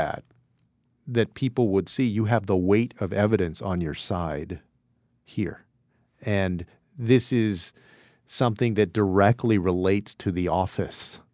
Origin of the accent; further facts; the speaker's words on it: Texas, United States; and even the 38 electoral votes of my home state of Texas.